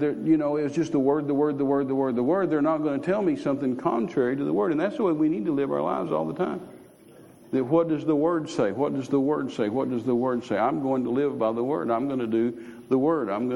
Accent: Texas, United States; being a Texan, I always like pistols and guns.

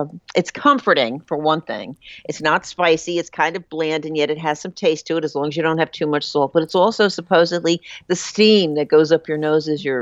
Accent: New Jersey, United States; But see, I'm from New Jersey and I'm half Italian, so you wouldn't say that.

